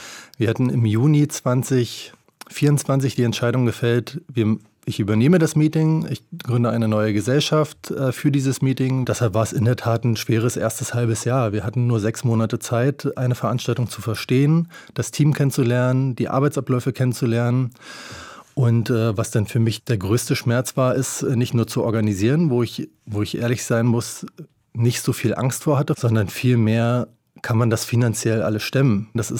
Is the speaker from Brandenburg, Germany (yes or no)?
yes; Cottbus, Brandenburg, Germany; born there; now in Berlin, Germany; da ich ja gebürtiger Cottbusser bin, zwar viele Jahre nicht in Cottbus tätig war, seit 2007 in Berlin